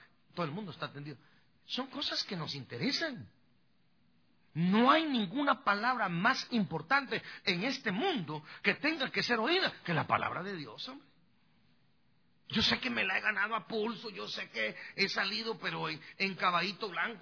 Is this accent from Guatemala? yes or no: yes; Guatemala; moved away; Cuando yo estaba en mi país, en Guatemala, y las miraba con mi abuelo, mi abuela, mi mamá, mis hermanas, mi papá.